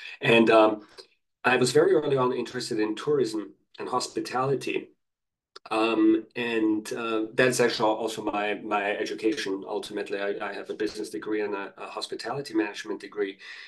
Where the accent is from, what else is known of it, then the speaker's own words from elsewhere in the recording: Vienna, Austria; I'm from Vienna, Austria. So Vienna is one of the leading meetings destinations. There's always something going on in Vienna.